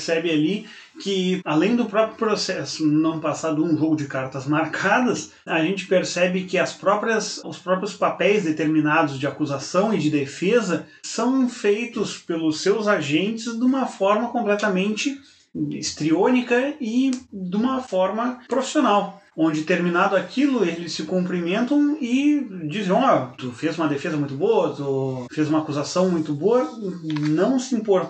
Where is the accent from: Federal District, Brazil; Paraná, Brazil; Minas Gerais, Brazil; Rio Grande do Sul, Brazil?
Rio Grande do Sul, Brazil; Porto Alegre; Bom, eu e o Guilherme, nós somos de Porto Alegre, um dos lugares em que o calor é mais abrasador e terrível, eu acho, nesse Brasil.